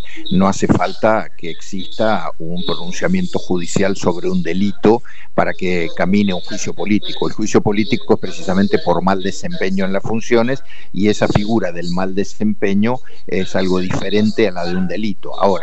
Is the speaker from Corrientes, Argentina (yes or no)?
no; San Rafael, Mendoza, Argentina; me volví a mi tierra, en San Rafael, en Mendoza, donde soy titular de uno de los estudios jurídicos más antiguos, que era de mi padre y de mi madre. Yo soy hijo de abogados.